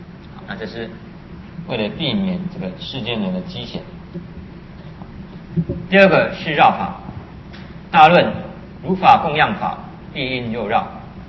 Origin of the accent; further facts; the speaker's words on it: China; 我们中国人是没有了，我们是合在胸口。